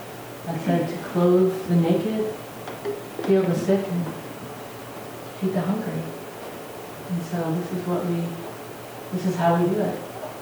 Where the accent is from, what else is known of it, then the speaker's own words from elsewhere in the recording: Detroit, Michigan, United States; I am from, originally, I was made in Detroit.